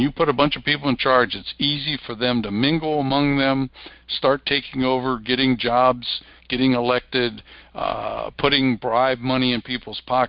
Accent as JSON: {"language": "English", "region": "Wales", "country": "United Kingdom", "said": "I'm a Welshman, so we're kinsmen."}